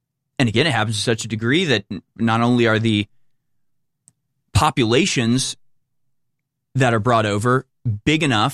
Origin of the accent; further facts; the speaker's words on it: United States; maybe it's easier for me as an American to have a view of like Ireland.